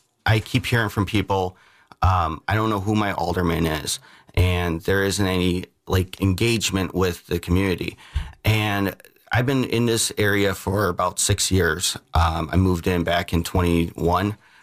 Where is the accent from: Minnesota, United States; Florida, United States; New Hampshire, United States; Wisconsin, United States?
Wisconsin, United States; Racine; I'm born and raised here in Racine.